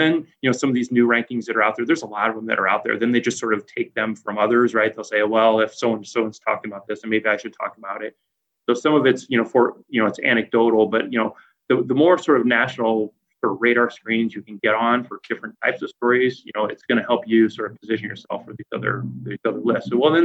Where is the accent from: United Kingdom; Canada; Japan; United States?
United States; Iowa; And so it was always sort of like, yeah, I'm from Iowa, almost sort of, I wouldn't say apologetic, but yeah, it's a nice place.